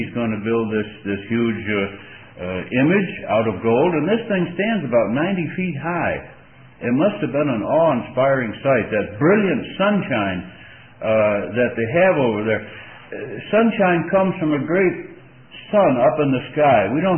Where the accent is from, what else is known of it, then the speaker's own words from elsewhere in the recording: Scotland, United Kingdom; Now, I'm a Scotsman.